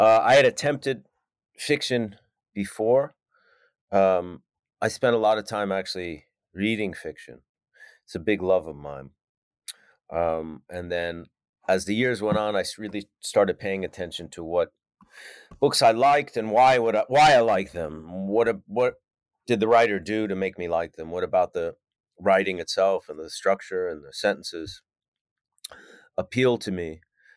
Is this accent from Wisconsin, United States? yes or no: no; Mount Vernon, New York, United States; I grew up in Mount Vernon, New York, which is